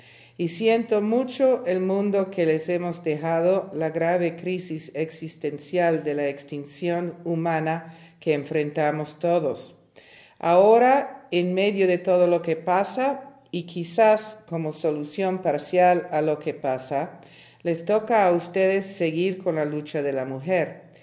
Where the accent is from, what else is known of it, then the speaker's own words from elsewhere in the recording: Italy; Spanish is a second language; En mi país, Italia, de joven era motivo de orgullo decir yo soy feminista